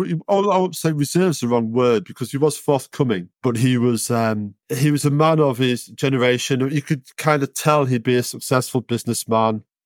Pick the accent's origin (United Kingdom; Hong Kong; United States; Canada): United Kingdom; Darlington, North East England; I was excited to do the story because I'm from Darlington. I remembered the story, and it's quite a small town.